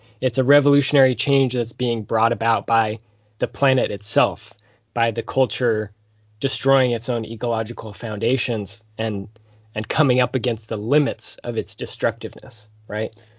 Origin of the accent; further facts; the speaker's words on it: Seattle, Washington, United States; I grew up in Seattle in this post-WTO era